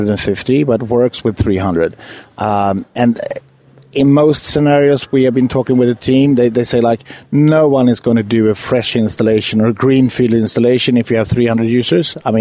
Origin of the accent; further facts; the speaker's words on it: Sweden; English is a second language; I'm from Sweden